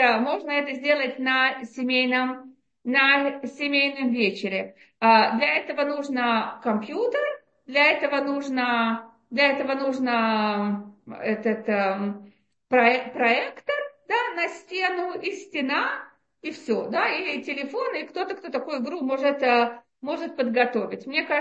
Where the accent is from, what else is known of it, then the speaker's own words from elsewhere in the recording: Russia; now in Israel; я выросла в России, мои родители сделали чуву, когда мне было 6 лет. Да, то есть, конечно, я училась в школе, где были мальчики и девочки, в обычной советской школе